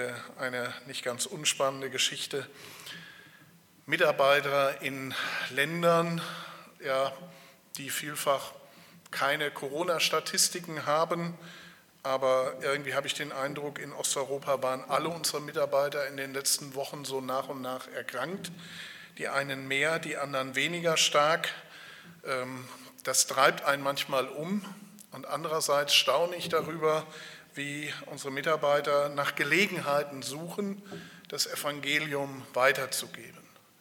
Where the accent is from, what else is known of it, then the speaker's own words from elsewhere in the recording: Niederhäuslingen, North Rhine-Westphalia, Germany; Ich bin aufgewachsen in Niederhäuslingen, gehört zu Freudenberg. Meine Frau stammt aus Eisern und als wir 93 geheiratet haben, bin ich dann tatsächlich freiwillig nach Eisern gezogen.